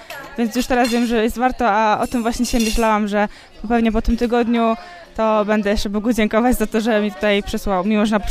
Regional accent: Krotoszyn, Greater Poland Voivodeship, Poland; przyjechałam z Krotoszyna, mam 17 lat.

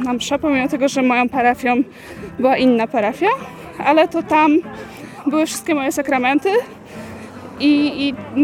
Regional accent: Wieruszów, Łódź Voivodeship, Poland; Tak, tu ja wychowałam się w Wieruszowie i chodziłam właśnie do klasztoru, do ojców Paulinów zwykle na mszę

